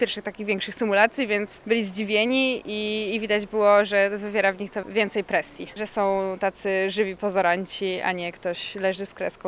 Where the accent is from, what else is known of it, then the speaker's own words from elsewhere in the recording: Kraków, Lesser Poland, Poland; Jesteśmy z Krakowa.